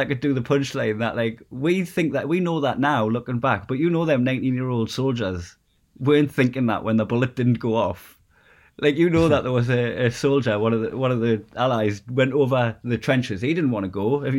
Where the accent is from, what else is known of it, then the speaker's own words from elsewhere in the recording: Newcastle, North East England, United Kingdom; What would happen is in working class places, namely my hometown, it would, like in Newcastle and that, it would go down well.